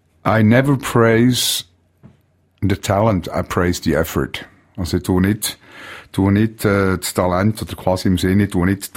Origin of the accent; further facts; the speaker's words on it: Switzerland; als Schweizer haben wir halt einfach so gewisse